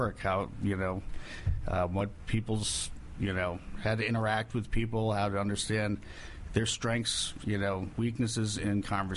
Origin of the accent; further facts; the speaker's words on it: Carmel, New York, United States; Carmel, New York.